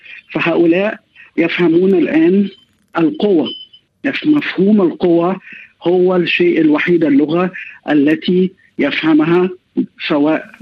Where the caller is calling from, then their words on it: Cairo, Cairo Governorate, Egypt; أولا أنا أتحدث من القاهرة ولست أتحدث من كييف أو من موسكو